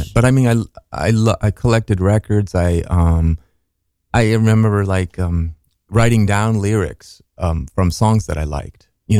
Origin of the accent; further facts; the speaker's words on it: Minneapolis, Minnesota, United States; we grew up in Minnesota and, we have, we went to Catholic church. We went to public school. My parents, were left leaning and we did I say Minneapolis? I said Minnesota, but we were in Minneapolis, and it was, a good upbringing.